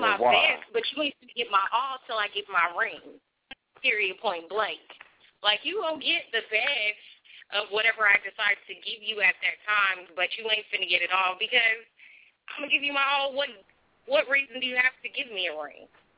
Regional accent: North Carolina, United States; I'm from North Carolina.

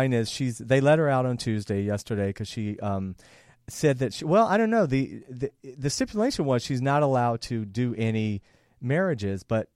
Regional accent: the South, United States; And I'm from the South. I can say that.

